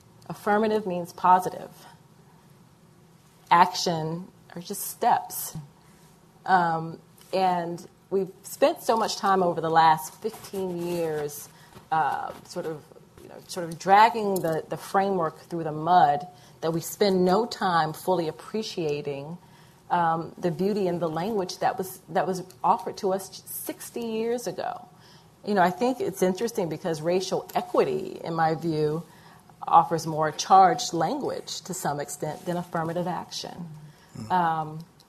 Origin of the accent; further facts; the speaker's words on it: the South, United States; I'm from the South, so you can't be a good Southern Christian woman without some reference to Jesus